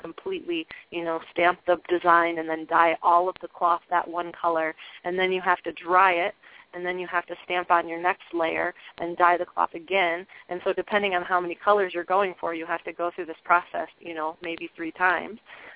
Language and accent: English; Kalamazoo, Michigan, United States; for where I grew up in Michigan, a town called Kalamazoo